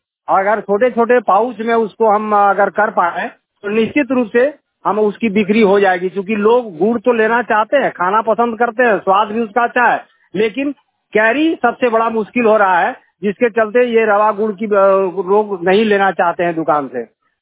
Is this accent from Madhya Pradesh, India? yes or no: no; Son, Bihar, India; ग्राम सोन पे, पंचायत गरसंडा, अंचल जमुई।